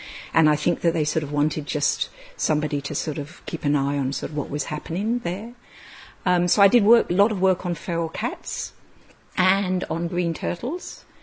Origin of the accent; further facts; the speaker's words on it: London, United Kingdom; And growing up in London, we used to go on holidays to the Mediterranean to get the sun